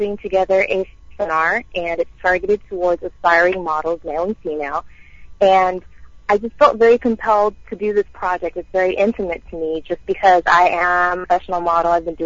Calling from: San Jose, California, United States; I'm calling from San Jose, California.

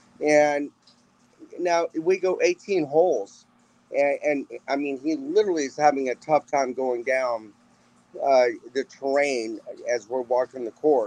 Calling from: Windermere, Florida, United States; and I'm calling in from Orlando, Florida. From Windermere

